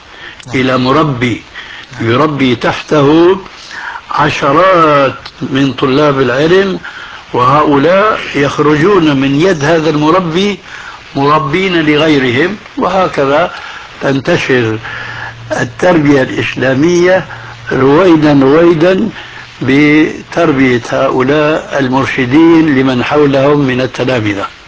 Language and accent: Arabic; Syria; وهنا يقولون عندنا في سوريا شو هالشد يا رسول الله، هذه لهجة سورية